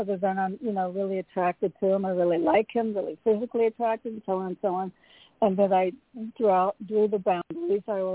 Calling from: Connecticut, United States; from Connecticut.

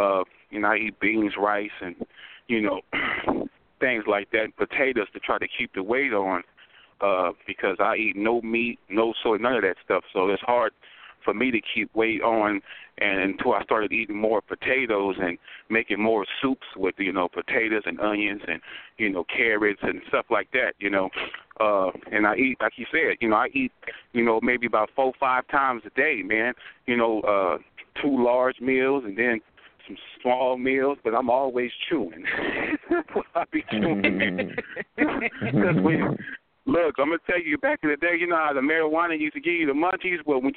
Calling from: San Diego, California, United States; I'm calling from San Diego.

